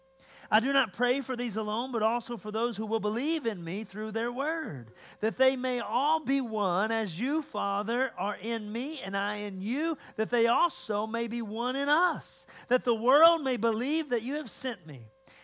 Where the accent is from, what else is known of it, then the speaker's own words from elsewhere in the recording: West Virginia, United States; I'm from West Virginia. I'm from the hills of West Virginia. I'm from a holler in the hills of West Virginia, all right?